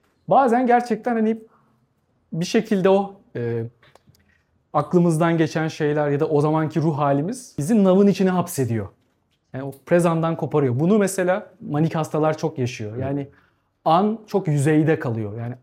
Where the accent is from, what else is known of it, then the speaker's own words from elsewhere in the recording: Gaziantep, Turkey; Ben Antepliyim. Antep'te şey vardır.